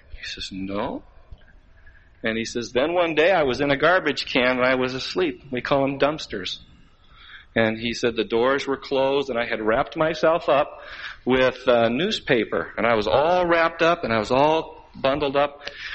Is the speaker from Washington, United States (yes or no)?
yes; Tacoma, Washington, United States; Well, you know, one time I used to be a salesman in Tacoma, Washington. That's where I'm from. I'm from Tacoma, Washington.